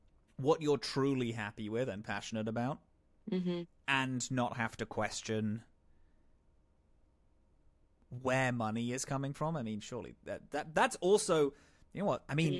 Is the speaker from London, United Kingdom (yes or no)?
yes; London, United Kingdom; also born or lived in Cardiff / Brooklyn; now in Toronto, Canada; I grew up in London, I then moved to Cardiff, which admittedly is a tiny, tiny city, but I grew up, then I moved to Cardiff. Then I went to Toronto, then I was in Brooklyn for a very long time. Currently working on going back into Brooklyn as I'm back in Toronto for the second.